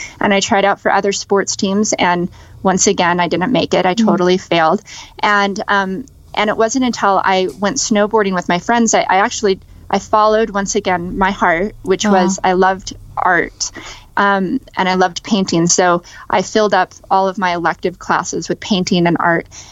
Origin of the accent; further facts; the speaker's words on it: Las Vegas, Nevada, United States; So, I grew up in Las Vegas, and that's where I was born and raised.